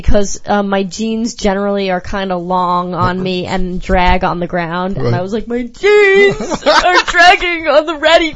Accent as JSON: {"language": "English", "town": "Suffolk County", "region": "New York", "country": "United States", "said": "I am, because I'm from Suffolk County, and in Suffolk County, they hire retards to do that work."}